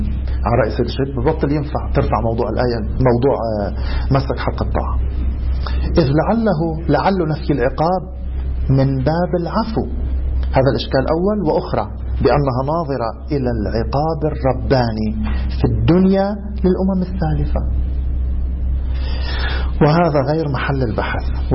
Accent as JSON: {"language": "Arabic", "country": "Lebanon", "said": "هذا شو بيسموه عندنا بلبنان؟"}